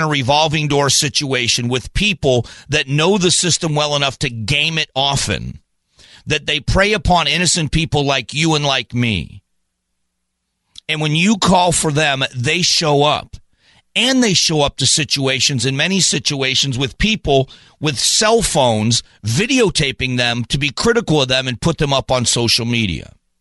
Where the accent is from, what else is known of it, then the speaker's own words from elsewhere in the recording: Phoenix, Arizona, United States; Again, I'm from Phoenix, Arizona, and everything for me has got to be loaded with common sense.